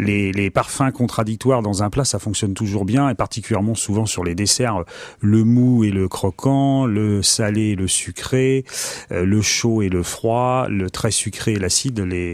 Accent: Saint-Julien-de-Concelles, Pays de la Loire, France; moi je suis de Saint-Julien-de-Concès. Donc c'est le pays de la fraise et du muguet et j'ai été bercé tout le temps avec la fraise commune

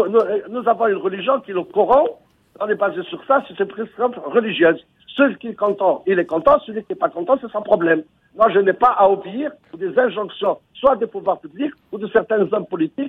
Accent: France; Nous sommes des Français, des citoyens français, nous respectons les lois de la République, nous voulons vivre en paix.

